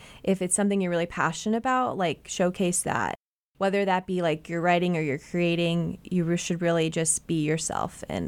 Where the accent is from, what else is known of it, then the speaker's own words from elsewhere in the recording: Milwaukee, Wisconsin, United States; now in Springfield, United States; It was very similar to where I grew up in Milwaukee, Whitefish Bay was the name of the neighborhood